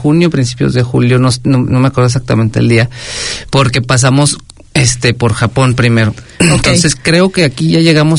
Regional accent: Torreón, Coahuila, Mexico; Los dos somos de Torreón, sí.

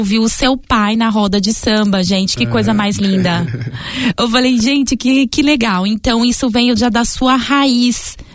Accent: São Paulo, Brazil; Eu sou de São Paulo, a gente é mais formal.

